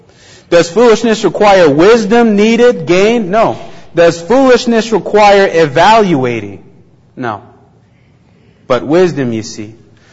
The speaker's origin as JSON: {"language": "English", "region": "Navajo Nation", "country": "United States", "tie": "born or raised there", "said": "In my hometown, on the Navajo reservation, poverty rate is at 60%."}